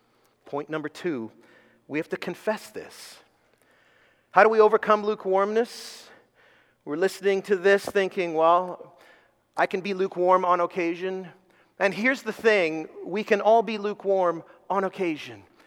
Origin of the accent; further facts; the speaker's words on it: South East England, United Kingdom; I'm from Surrey, so I can say that.